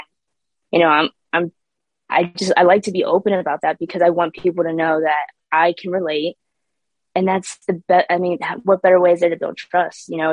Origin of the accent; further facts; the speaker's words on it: Pennsylvania, United States; but I'm from Pennsylvania originally.